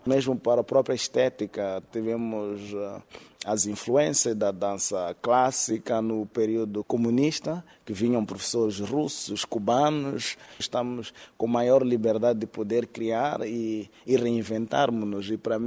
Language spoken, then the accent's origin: Portuguese; Mozambique; podemos criar uma abertura para continuarmos a nos impor como moçambicano, com identidade própria